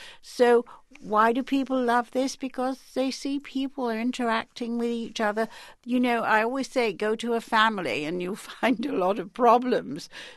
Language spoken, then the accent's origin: English; Yorkshire and the Humber, United Kingdom; As you know, I grew up in Yorkshire